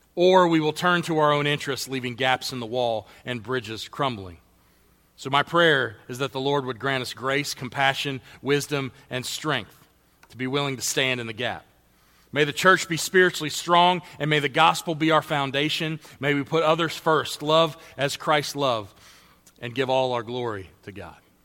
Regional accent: Pittsburgh, Pennsylvania, United States; Maybe you saw it on the news of a bridge in my hometown of Pittsburgh that collapsed.

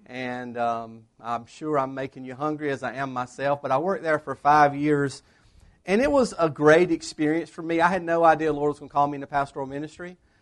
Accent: Whitmire, South Carolina, United States; I grew up in Whitmire, South Carolina, in the upstate Newberry County. I was the son of a mill worker and a mill family, textile mill family. I graduated from Whitmire High School, and we had 52 people in our graduating class.

